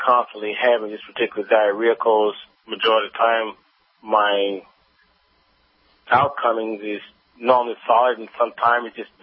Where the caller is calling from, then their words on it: Hillsboro, Texas, United States; also born or lived in Houston; so I'm in Texas, and I moved from Houston to Hillsboro, Texas.